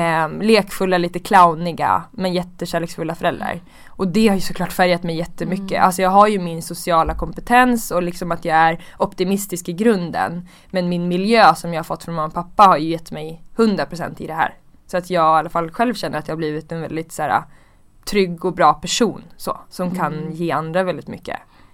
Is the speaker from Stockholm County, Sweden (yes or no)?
no; Uppsala, Uppsala County, Sweden; Jag är uppvuxen i Uppsala och jag var ensambarn tills jag var 10.